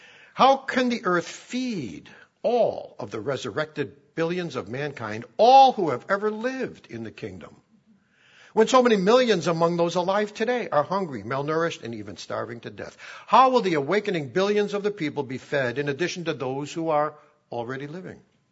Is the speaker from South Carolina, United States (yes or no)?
no; Chicago, Illinois, United States; And in my hometown of Chicago, 693.